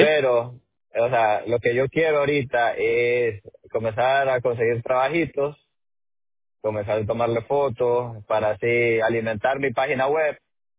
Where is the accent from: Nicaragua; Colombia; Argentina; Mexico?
Nicaragua; now in United States; No, soy nicaragüense.